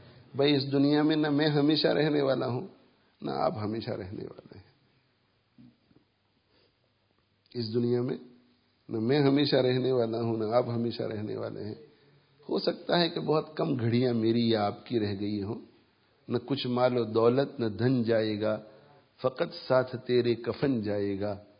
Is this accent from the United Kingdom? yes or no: yes; England, United Kingdom; also born or lived in India; اب میں انگلینڈ میں بڑا ہوا لیکن 10 سال کی عمر تک انڈیا میں رہا